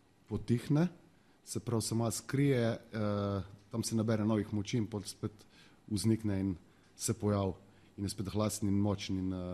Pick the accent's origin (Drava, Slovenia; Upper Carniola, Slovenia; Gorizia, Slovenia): Gorizia, Slovenia; Idrija; ker smo iz Idrije